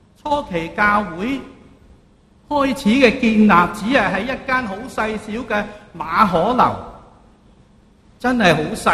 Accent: Fujian, China; now in Hong Kong; 我来到香港呢，发觉很多人，因为我不是香港出世的，很喜欢说我死了。福建人呢，即是我乡下

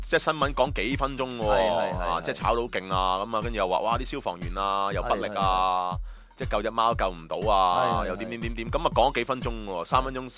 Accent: Hong Kong; 始終中國都係親啲嘅，俾我哋香港人嘅感覺

